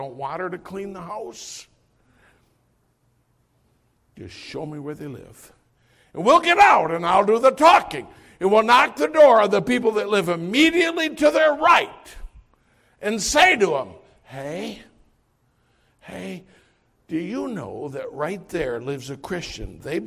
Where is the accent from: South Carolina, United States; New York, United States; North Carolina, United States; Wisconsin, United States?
Wisconsin, United States; now in Scranton, United States; Hey, I'm in Scranton, Pennsylvania. I'm from Wisconsin. I don't know nobody here.